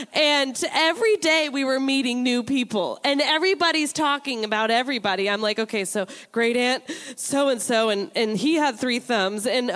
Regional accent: Washington, United States; So I'm from Washington State, okay?

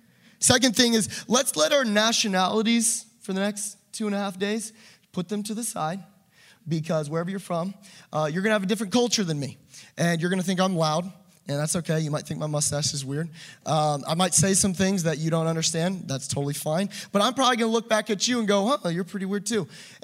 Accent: United States; I'm an American, I just say what I want.

